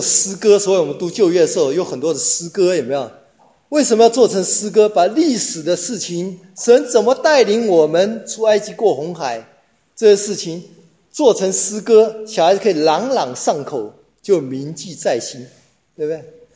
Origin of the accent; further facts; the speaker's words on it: China; 我们中国人喜欢买汽车